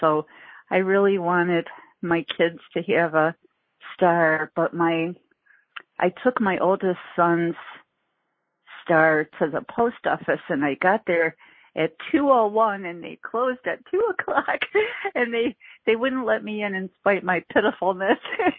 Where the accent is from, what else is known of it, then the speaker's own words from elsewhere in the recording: Ireland; so I'm Irish.